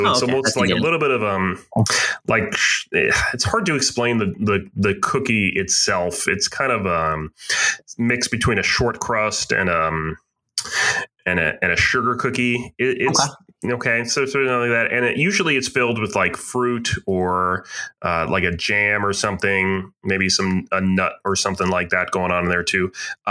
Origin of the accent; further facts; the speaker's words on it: New England, United States; now in Savannah, United States; I grew up in New England and never had raw oysters until I came all the way down here.